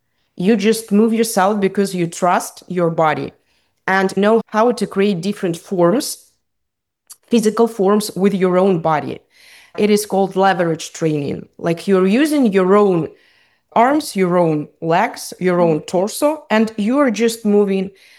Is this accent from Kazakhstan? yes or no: yes; Kazakhstan; I'm from Kazakhstan, so former Soviet Union country, where we were raised with the idea you have to struggle, you have to push to the limits